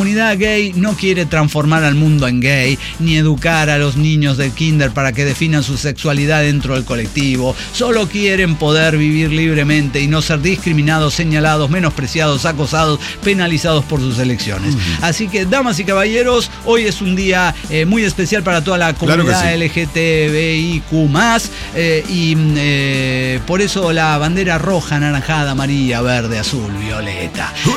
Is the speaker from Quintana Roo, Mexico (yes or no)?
no; Mexico City, Mexico; Pero yo nací en Ciudad de México, toda mi vida es preciosa.